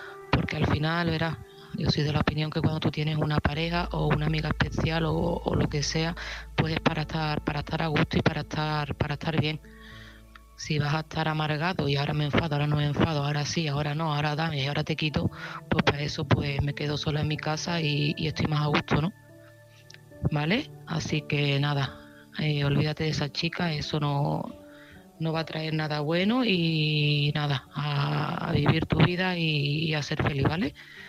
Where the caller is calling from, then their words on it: Seville, Andalusia, Spain; de Sevilla